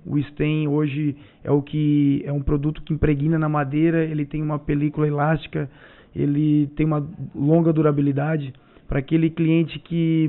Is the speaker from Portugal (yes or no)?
no; Criciúma, Santa Catarina, Brazil; Eu sou de Criciúma, uhum. Né? Resido em Criciúma